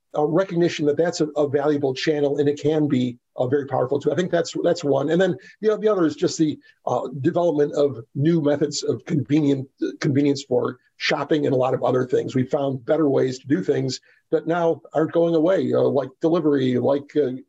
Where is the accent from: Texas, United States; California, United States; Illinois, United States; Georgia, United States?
Texas, United States; Meat. Hey, I'm from Texas. Got to have barbecue.